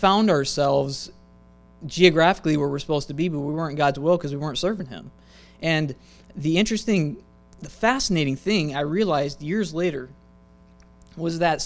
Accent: Montana, United States; You know, we're not California people. We're from Montana.

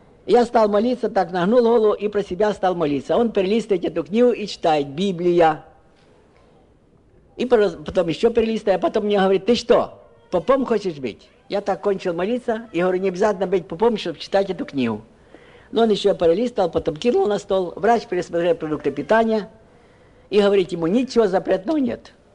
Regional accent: Voznesensk, Mykolaiv Oblast, Ukraine; я родом с Вознесенска, Николаевской области был

